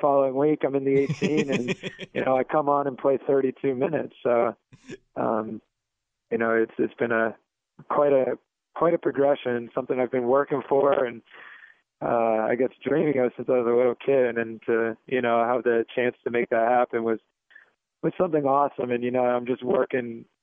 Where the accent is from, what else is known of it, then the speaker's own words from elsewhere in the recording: Lancaster, Pennsylvania, United States; Lancaster, Pennsylvania, yes, sir.